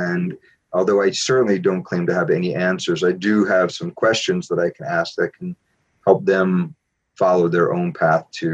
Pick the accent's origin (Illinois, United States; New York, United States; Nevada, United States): New York, United States; New York City; growing up in New York City as I did, learning Dutch and spending time in the Netherlands completely changed my understanding of this city I grew up